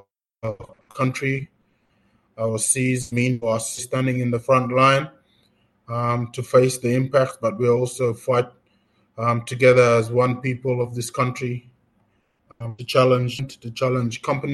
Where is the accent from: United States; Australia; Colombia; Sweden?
Australia; Waraba Island, Queensland; I'm from Waraba Island. I'm in the central part of the Torres Strait. I come from the Kulkalaik region and the Kulkalaik Nation